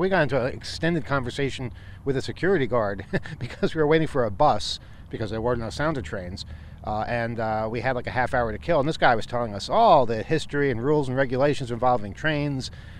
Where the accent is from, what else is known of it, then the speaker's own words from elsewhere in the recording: New York, United States; I'm from New York. I'm used to things always being there and running constantly and not looking as nice.